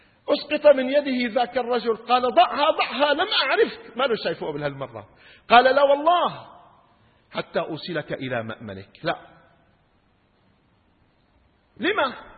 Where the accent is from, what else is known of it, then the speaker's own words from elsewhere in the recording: Syria; accent: Levantine (Shami); بس يعني هيك على ترتيبه كما نقول في لهجتنا الشامية على عجره وبجره